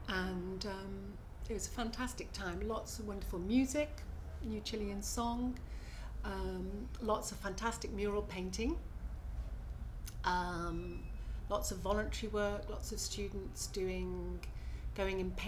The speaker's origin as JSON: {"language": "English", "town": "Birkenhead", "region": "North West England", "country": "United Kingdom", "moved": "yes", "lives_now": "Edinburgh, United Kingdom", "said": "I'm 60, and I'm from Edinburgh. I live in Edinburgh. I'm actually from Birkenhead."}